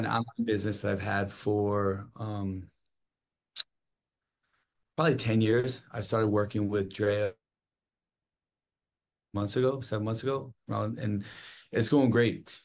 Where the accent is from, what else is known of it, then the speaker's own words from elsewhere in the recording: Milford, Connecticut, United States; I'm from Milford, Connecticut.